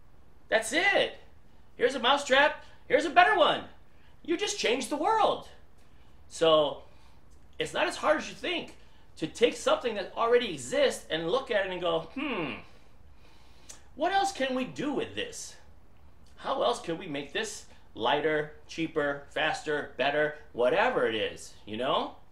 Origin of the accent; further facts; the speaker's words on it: Detroit, Michigan, United States; well, I'm from Detroit, right? I'm in Michigan.